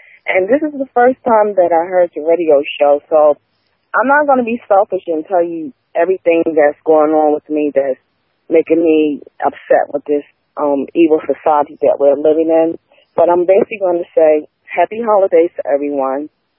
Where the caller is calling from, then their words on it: Maryland, United States; I'm calling from Maryland.